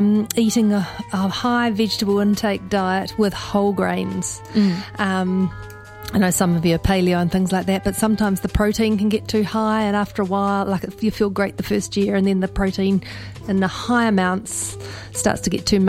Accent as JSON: {"language": "English", "town": "Taupo", "region": "Waikato", "country": "New Zealand", "tie": "born or raised there", "said": "I mean, I grew up in Lake Taupo, there are a lot of ducks"}